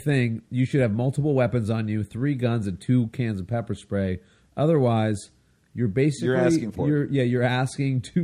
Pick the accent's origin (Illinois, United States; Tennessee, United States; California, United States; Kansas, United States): California, United States; maybe I'm just a little living in California my whole life.